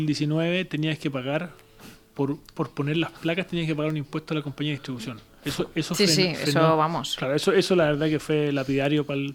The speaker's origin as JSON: {"language": "Spanish", "country": "Chile", "lives_now": "Valencia, Spain", "said": "Sí, bueno, yo soy chileno, tengo nacionalidad francesa también por el lado de mi familia."}